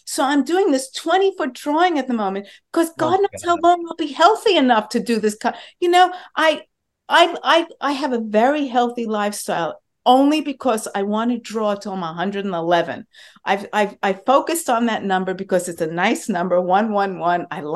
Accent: New York, United States; Look, I'm a Jew from New York.

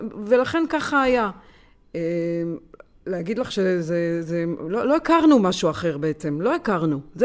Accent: Netivot, Southern District, Israel; גרתי ונולדתי בנתיבות. זה היה אזור מאוד סגור, מאוד מקובע. כן, אזור, סביבה מזרחית, עם כל המשתמע מכך, עם כל המסורת.

